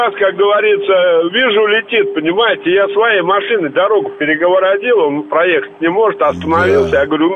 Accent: Moscow, Russia; Я из Москвы.

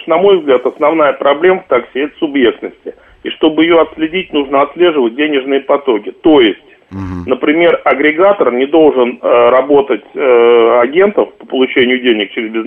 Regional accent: Moscow, Russia; Я в Москве родился, в Москве живу

